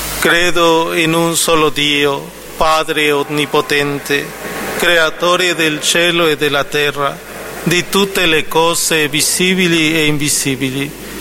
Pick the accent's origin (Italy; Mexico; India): Mexico; io sono messicano, lo dico sempre, e lì da noi si dicono tante parolacce, ma tantissime.